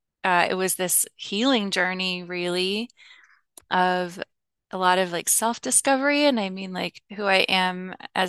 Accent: Kansas City, Missouri, United States; So I grew up here in Kansas City. I moved around a little bit when I was older, but it's the Bible Belt.

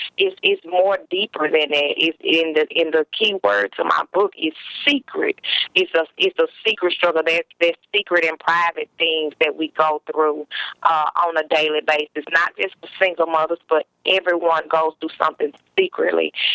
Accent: Mississippi, United States; I'm calling from Hattiesburg, Mississippi.

